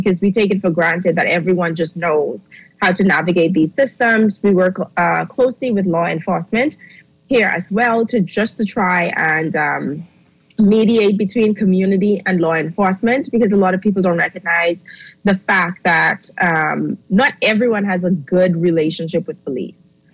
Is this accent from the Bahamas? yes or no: yes; Bahamas; also born or lived in Haiti; now in Canada; I like to refer to myself as a Bahamian, even though I don't have the papers to show it. But I was raised in the Bahamas, born in Haiti, and I now live in Canada.